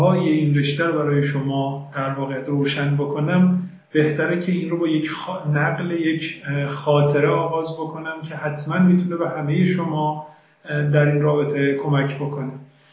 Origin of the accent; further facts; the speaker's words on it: Iran; now in United States; من حق ندارم به عنوان یک ایرانی در این رشته درس بخونم.